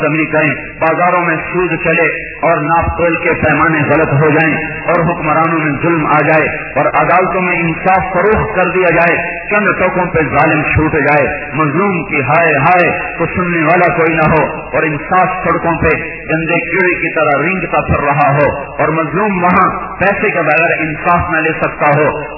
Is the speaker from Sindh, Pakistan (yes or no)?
no; Multan, Punjab, Pakistan; حالانکہ چھوٹا سا ہمارا گاؤں دیہاتی علاقہ ملتان